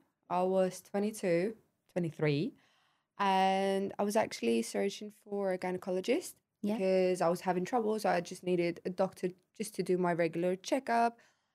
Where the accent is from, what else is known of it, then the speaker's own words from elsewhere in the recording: Larnaca, Larnaca District, Cyprus; now in Nicosia, Cyprus; I grew up in Larnaca and I moved to Nicosia because I fell in love. So yeah, I moved to Nicosia and now I'm staying in Nicosia. I think I'm not moving.